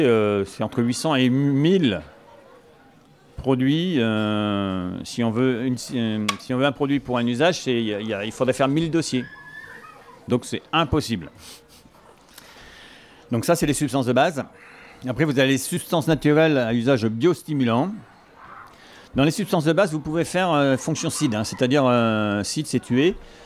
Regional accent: Brittany, France; Moi, je suis pas de par ici, je suis du Finistère et j'étais paysan

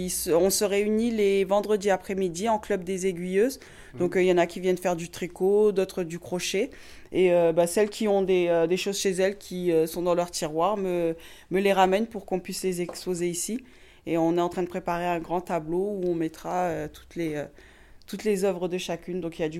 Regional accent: Nice, Provence-Alpes-Côte d'Azur, France; Mes parents vivent à Nice, donc je suis originaire de Nice, oui.

